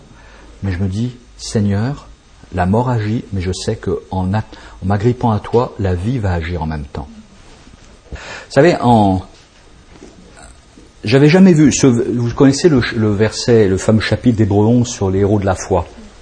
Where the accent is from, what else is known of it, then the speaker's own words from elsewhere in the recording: France; born there; Pourquoi je suis né en France ? Bah voilà, Dieu a voulu. Pourquoi je suis né à... Je vis à Paris ?